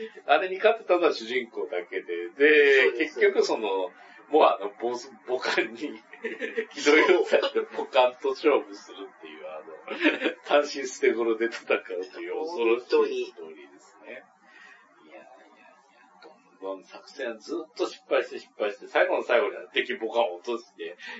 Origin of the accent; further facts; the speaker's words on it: Kakogawa, Hyogo, Japan; 僕はあの、実は兵庫県の加古川市出身なんで、岡山にも詳しいですよ。